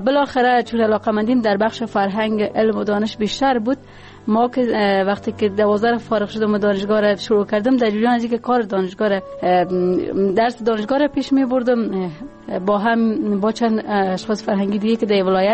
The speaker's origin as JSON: {"language": "Persian", "region": "Kabul", "country": "Afghanistan", "tie": "born or raised there", "also_born_or_lived": "Parwan", "said": "ما از پروان رفتیم به کابل و تقریبا دوره طفولیت یا نوجوانی را در کابل بودیم"}